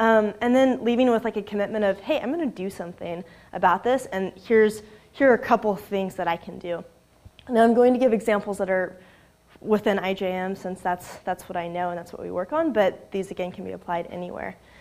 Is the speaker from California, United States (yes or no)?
yes; Sacramento, California, United States; I grew up in Sacramento, and I was a sophomore in college